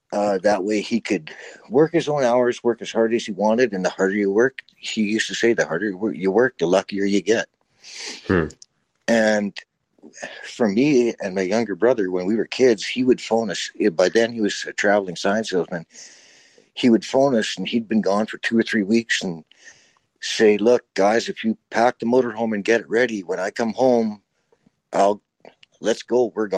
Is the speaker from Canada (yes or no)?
yes; Red Deer, Alberta, Canada; Absolutely. Yeah. All of us were born and raised in Red Deer.